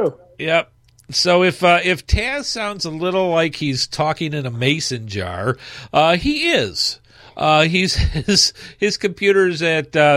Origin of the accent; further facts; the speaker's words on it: Michigan, United States; Yeah, well, I'm from Michigan, so we have the Lions.